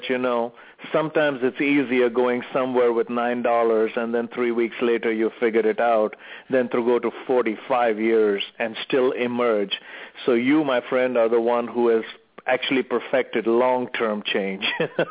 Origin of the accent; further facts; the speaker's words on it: South India, India; I grew up in a family that, typical Indian, South Indian family.